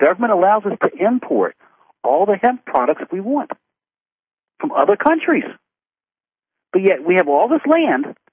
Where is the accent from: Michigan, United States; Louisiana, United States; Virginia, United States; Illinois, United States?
Virginia, United States; When you mentioned this country, okay, I'm from Virginia.